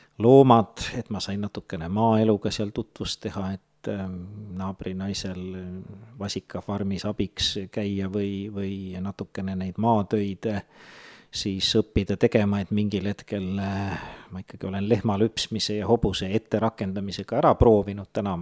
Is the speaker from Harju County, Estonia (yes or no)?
yes; Tallinn, Harju County, Estonia; Aga minu lapsepõlv möödus Mustamäel, et ma olen Brežnevi aja laps ja Tallinnas sütiste teel siis kasvanud, koolis käinud Tallinna 43. keskkoolis